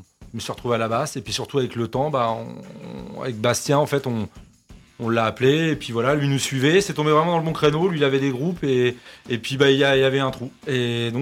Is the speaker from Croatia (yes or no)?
no; Normandy, France; Alors, nous, on vient du 27.